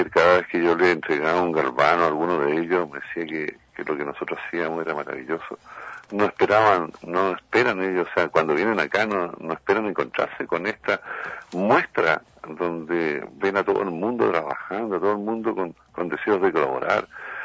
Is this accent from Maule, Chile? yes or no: no; Magallanes, Chile; más quiero a Magallanes, más quiero a mi tierra